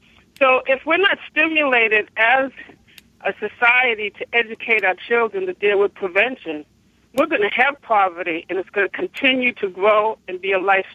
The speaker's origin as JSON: {"language": "English", "town": "Boston", "region": "Massachusetts", "country": "United States", "tie": "born or raised there", "said": "Listen, I grew up in Boston."}